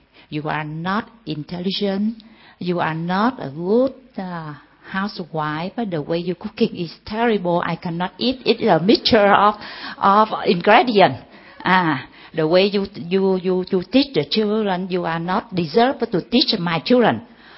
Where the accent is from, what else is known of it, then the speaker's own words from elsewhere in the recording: Vietnam; I'm from Vietnam.